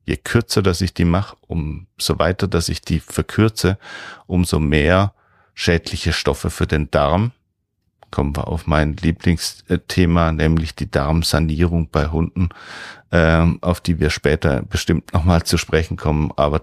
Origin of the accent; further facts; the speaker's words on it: Heilbronn, Baden-Württemberg, Germany; weil wir kommen aus Heilbronn und wir sind wieder zurück gekommen auf die auf den alten Hof, den mein Opa hatte.